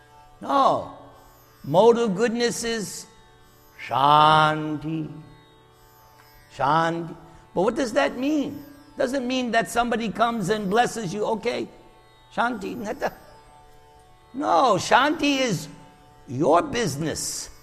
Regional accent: United States; I was born and raised here in America.

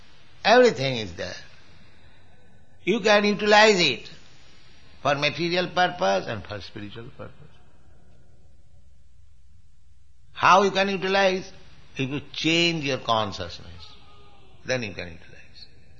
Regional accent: India; Just like you are American, I am Indian.

